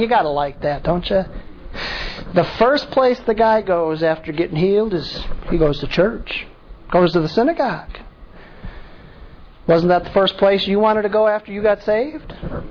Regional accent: South Holland, Illinois, United States; I grew up near South Holland, by the way, and a lot of Dutch Reformed churches there.

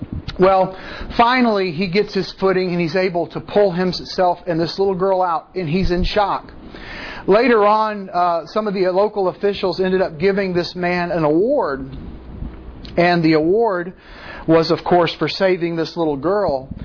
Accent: the South, United States; accent: Southern drawl; I'm from the South. If you don't have a Southern drawl, you are a barbarian. No. But it's that kind of thing. And I've lost mine, I hear.

